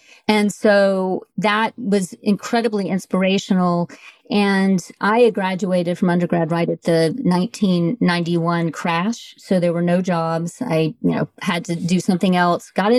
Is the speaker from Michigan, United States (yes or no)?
no; Atlanta, Georgia, United States; So I am from Atlanta, Georgia. I had very strong female role models in my family